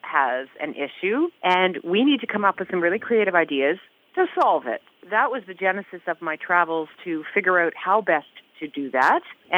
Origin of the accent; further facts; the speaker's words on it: Toronto, Ontario, Canada; My background is born and raised in Toronto, which I guess is unusual enough